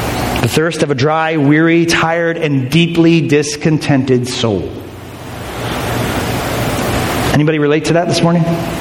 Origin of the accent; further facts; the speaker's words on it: United States; I'm an American. Nobody tells me how to run my life, right?